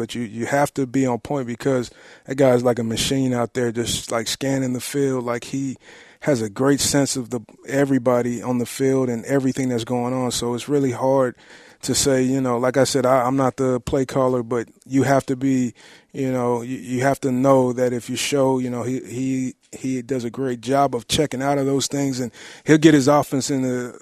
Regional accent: Killeen, Texas, United States; I grew up in Killeen, where Tommy Harris is also from

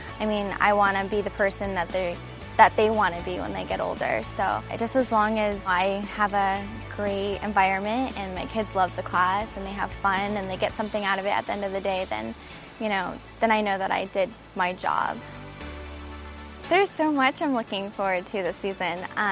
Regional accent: Brooksville, Florida, United States; I'm from Brooksville, Florida, and this is my second season with the Tampa Bay Buccaneer Cheerleaders.

